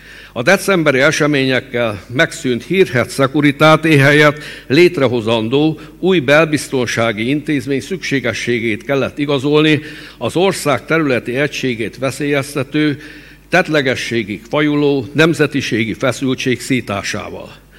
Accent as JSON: {"language": "Hungarian", "region": "Satu Mare County", "country": "Romania", "tie": "born or raised there", "said": "szükebb szülőföldemen, a mai romániai Szatmár megyében"}